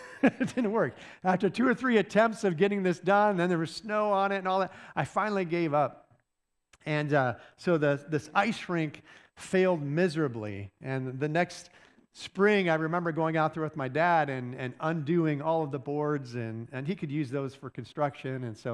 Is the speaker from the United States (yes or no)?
yes; Michigan, United States; I grew up in Michigan, and in Michigan, there's a lot of schools that have hockey teams, but I did not. I grew up in a small school that didn't have a hockey team, but I really liked playing hockey.